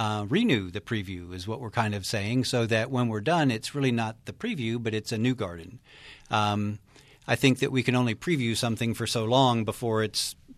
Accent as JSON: {"language": "English", "region": "Florida", "country": "United States", "tie": "born or raised there", "said": "I grew up in Florida where there's 55 inches of rain a year."}